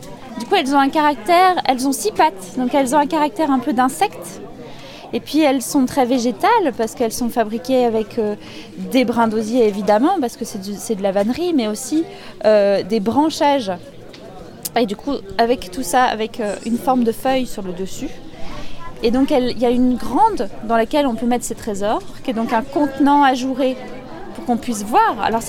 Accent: Bourgogne-Franche-Comté, France; Alors moi, je viens de Bourgogne, en France.

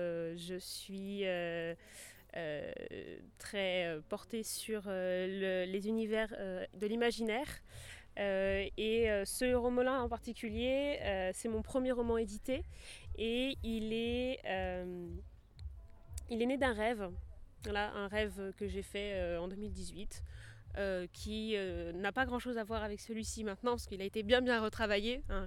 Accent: Brittany, France; now in Paris, France; Oui, je suis originaire de Bretagne. Après comme beaucoup de Bretons je suis un peu exilée à Paris, je fais mes études là-bas.

